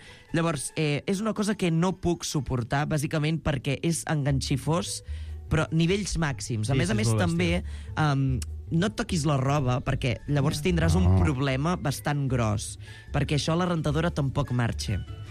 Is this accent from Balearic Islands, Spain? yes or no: no; Solsona, Catalonia, Spain; Berto Romero és de Cardona, el poble veí de Solsona, és a dir, del meu poble